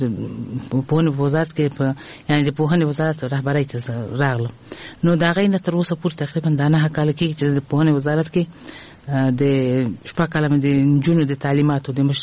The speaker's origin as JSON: {"language": "Pashto", "region": "Kabul", "country": "Afghanistan", "tie": "born or raised there", "said": "طبعا زه په خپل هیواد کې لوی شوی ما، او ابتدایي ښوونځی ما د کابل په ښار کې، چې موږ د کابل ښار نه یو، یعنی زه د ولایت وایم، خو دلته زه لوی شوی ما د کابل په ښار کې مې ابتدایي زده کړې کړې دي."}